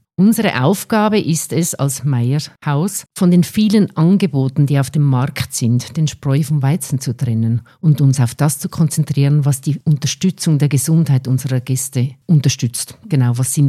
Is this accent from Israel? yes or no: no; Switzerland; now in Austria; Ich bin Schweizerin, aber schon seit 18 Jahren hier in Tirol lebend.